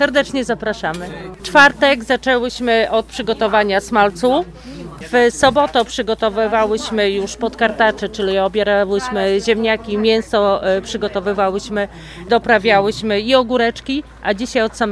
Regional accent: Kaletnik, Podlaskie Voivodeship, Poland; jesteśmy z KGW Kaletnik, z miejscowości Kaletnik.

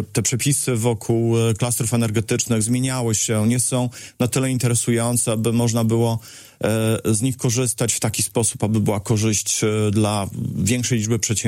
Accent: Suwałki, Podlaskie Voivodeship, Poland; Jestem dumny z Suwałk. 9 lat to jednak prawie dekada. Przyglądałem się rozwojowi miasta, mojego miasta. Miasta, w którym ukończyłem szkołę podstawową, szkołę średnią.

